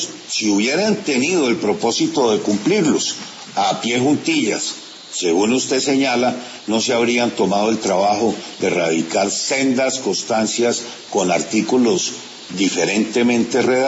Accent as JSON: {"language": "Spanish", "country": "Colombia"}